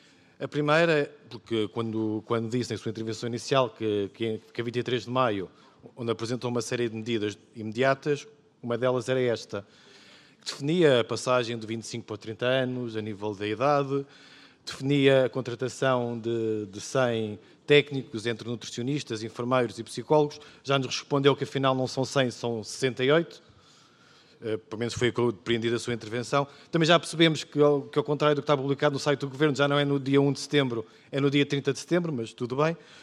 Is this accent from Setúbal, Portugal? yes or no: no; Lisbon, Portugal; como eu sou de Lisboa